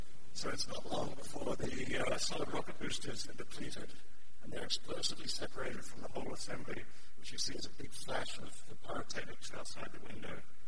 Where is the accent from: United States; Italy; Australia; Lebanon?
Australia; Adelaide, South Australia; as a young child growing up in Adelaide, I had dreams of being an astronaut